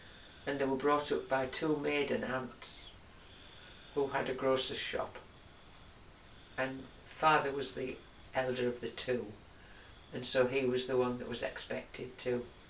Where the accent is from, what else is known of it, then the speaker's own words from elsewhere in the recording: Stokesley, Yorkshire and the Humber, United Kingdom; yes. And like Alan, I was born and bred in Stokesley.